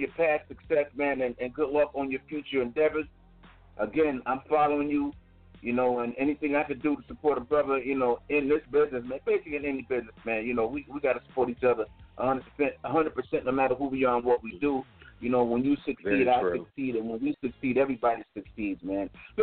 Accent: Spring Valley, New York, United States; Spring Valley, New York. That's my hometown as well. We'll be by this in Rockland County, exit 14 up the New York State Thruway.

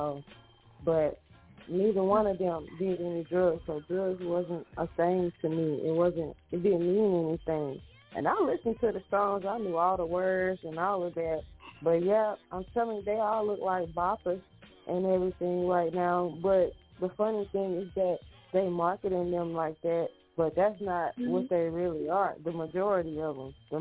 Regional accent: Houston, Texas, United States; Because speaking of lean, y'all know I'm from Houston. I'm from South Park, too. So, you know, whatever that means to y'all. But I definitely, I heard a lot of that growing up.

